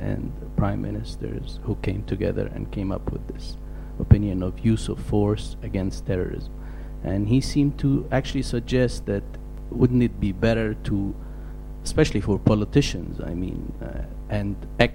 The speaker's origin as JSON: {"language": "English", "country": "Egypt", "second_language": "English", "lives_now": "London, United Kingdom", "said": "I'm from Egypt, and I'm a master's student in political sociology."}